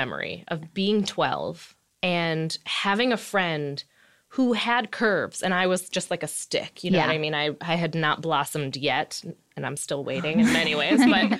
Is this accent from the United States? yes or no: yes; Michigan, United States; I'm from Michigan, so it was, you know, similar.